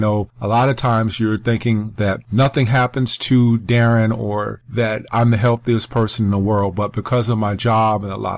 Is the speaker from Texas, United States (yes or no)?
no; South Carolina, United States; my genealogy growing up in South Carolina.